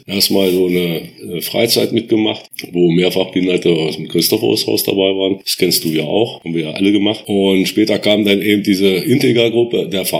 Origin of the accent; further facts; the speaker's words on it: Göttingen, Lower Saxony, Germany; Ich bin 1958 geboren in Göttingen und bin seitdem auch in Holtensen immer geblieben, nie irgendwo anders gewesen.